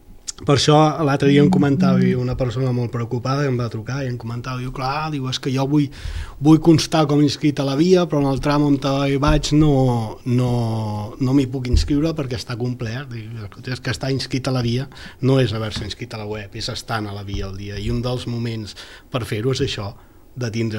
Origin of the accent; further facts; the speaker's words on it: Sant Feliu de Guíxols, Catalonia, Spain; jo soc de Sant Feliu de Guíxols